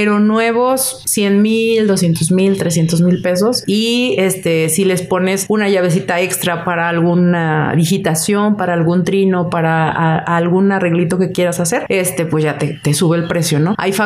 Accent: Guadalajara, Jalisco, Mexico; nací en Guadalajara. Mis papás, mi mamá nació en DF, mi papá sí nació aquí. Ahora sí que soy originaria totalmente de aquí.

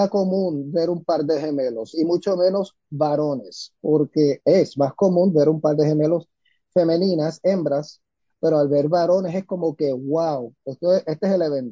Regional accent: Ponce, Puerto Rico; Soy de Ponce, Puerto Rico. Soy católico y soy gay.

